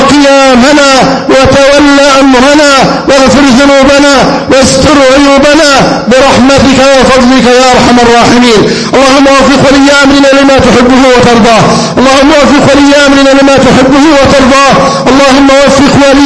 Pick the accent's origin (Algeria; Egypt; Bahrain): Egypt; أن يجعل بلدنا مصر هذا أمنا أمانا